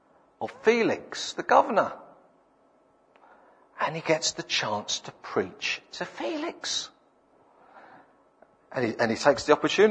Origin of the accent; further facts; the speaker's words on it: King's Cross, London, United Kingdom; When I grew up in King's Cross, I'm an inner city boy. Council estates, drug dealers, gangs, prostitution, that kind of area.